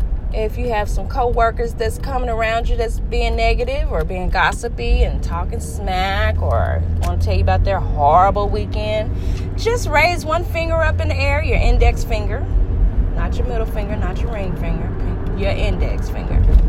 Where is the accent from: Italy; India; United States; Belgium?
United States; Dallas, Texas; I know how to drive because I was raised in Dallas.